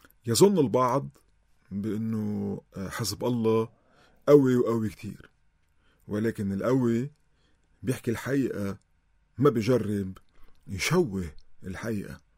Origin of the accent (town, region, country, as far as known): Lebanon